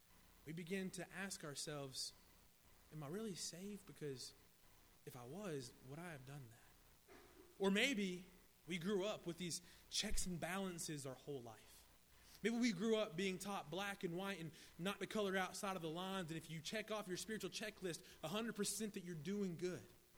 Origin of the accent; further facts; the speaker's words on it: Charlotte, North Carolina, United States; I am from Charlotte, so I'm still learning how to fit in here.